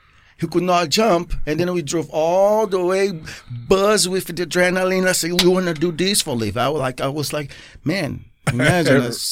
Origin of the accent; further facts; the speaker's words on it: Rio de Janeiro, Brazil; But I'm from Rio de Janeiro, you know.